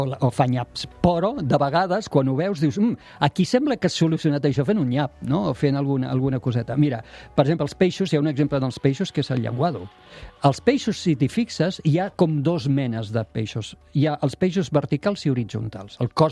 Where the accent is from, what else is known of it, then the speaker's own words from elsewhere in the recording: Tarragona, Catalonia, Spain; born there; jo sóc nascut a Tarragona, com saps, i a més tinc tots els meus cosins són del Serrallo, i per tant família de pescadors